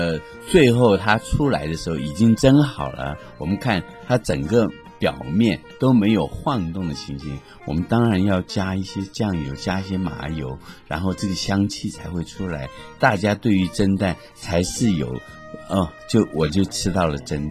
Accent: Taiwan; 因为我从小在眷村长大

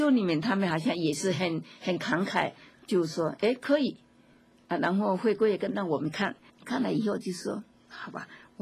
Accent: China; 我们是中国人

